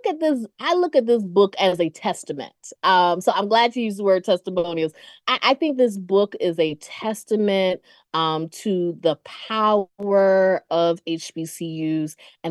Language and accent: English; Durham, North Carolina, United States; moved away as an adult; So I went to Howard back in 2003. Oh my goodness, I shouldn't tell my age, but I'm from Durham, North Carolina, and went to the big city of DC.